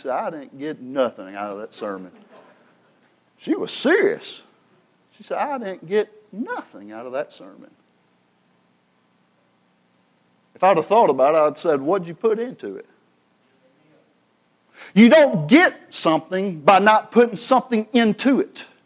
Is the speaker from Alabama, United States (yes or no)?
yes; Alabama, United States; I'm from Alabama. And we get this, Brother Tom.